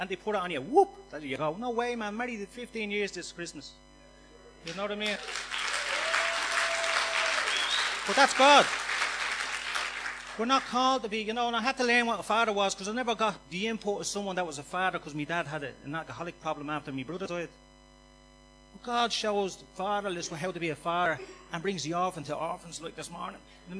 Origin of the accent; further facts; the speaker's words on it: Dublin, Leinster, Ireland; We grew up in Finglas, a real quiet estate over in the north side, and there was nothing wild about it.